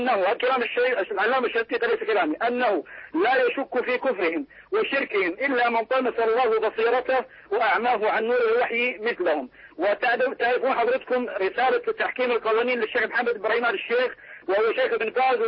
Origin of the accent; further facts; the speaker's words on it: Jordan; أنا أحد الدعاء من الأردن